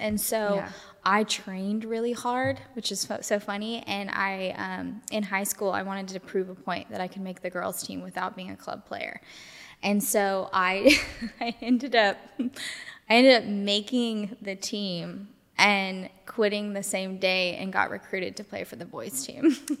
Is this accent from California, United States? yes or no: yes; Palm Desert, California, United States; now in Nashville, United States; So, basically, from growing up in Palm Desert, I ended up, instead of continuing my soccer career stuff, not even a career, the goal of having it a career, I decided to have a backup plan